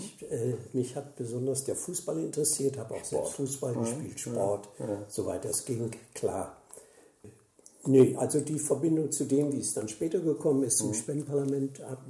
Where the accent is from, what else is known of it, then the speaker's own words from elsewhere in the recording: Bielefeld, North Rhine-Westphalia, Germany; geboren in Brackwede, Bielefeld, aufgewachsen im ländlichen Raum Bielefeld. Und aber schon mit 20 Jahren habe ich das Haus verlassen und habe dann studiert.